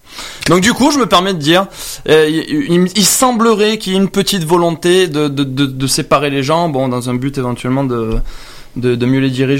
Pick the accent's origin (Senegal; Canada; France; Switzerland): France; also born or lived in Manchester; je suis français. J'ai vécu un petit peu à Manchester